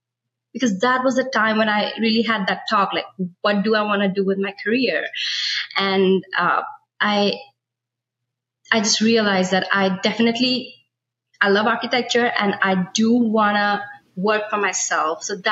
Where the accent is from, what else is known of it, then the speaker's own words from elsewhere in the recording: India; I'm from India. I did my bachelor's in architecture from there. I worked there for a couple of years.